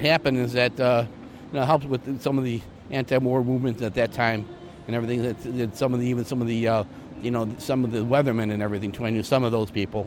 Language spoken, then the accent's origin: English; Chicago, Illinois, United States; I grew up in Canaryville, just south of Bridgeport.